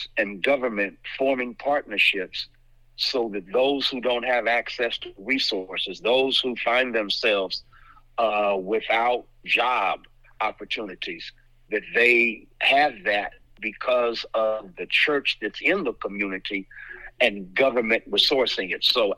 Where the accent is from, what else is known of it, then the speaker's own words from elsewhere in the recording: San Francisco, California, United States; growing up in San Francisco, every summer I had a job